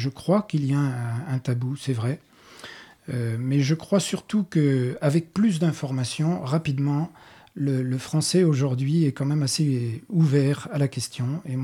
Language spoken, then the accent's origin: French; France; toutes les associations qui ont des projets franco-équatoriens, puisqu'on est français.